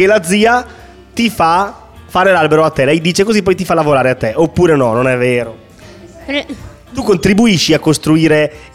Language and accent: Italian; Lombardy, Italy; per me che sono lombardo, estate, perché da noi c'è meno 20 e la neve alta fino alle ginocchia